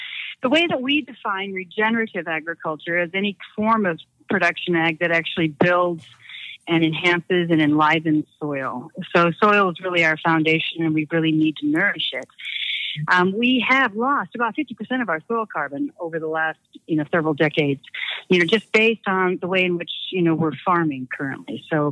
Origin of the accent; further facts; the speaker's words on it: Illinois, United States; I was born and raised really in Illinois.